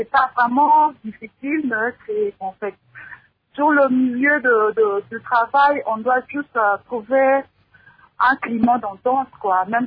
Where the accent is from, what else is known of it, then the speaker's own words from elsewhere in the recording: DR Congo; moved away as an adult; je suis graduée chez nous au Congo en sciences médicales. Mais ici, on n'accepte pas, c'est pas vraiment valorisé nos diplômes du Congo.